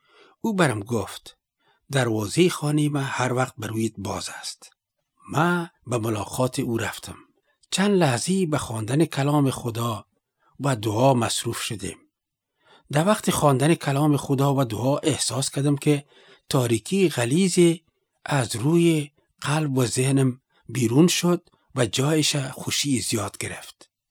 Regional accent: Afghanistan; now in Delhi, India; من از افغانستان هستم. مدت چند سال است که در هندوستان در شهر دیلی باعث مهاجر زندگی میکنم.

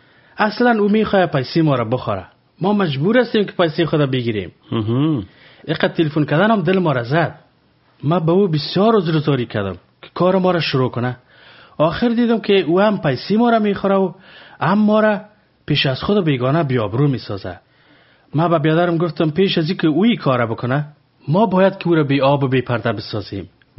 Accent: Afghanistan; ما افغان هستیم، بین خیش و قوم آبرو عزت داریم.

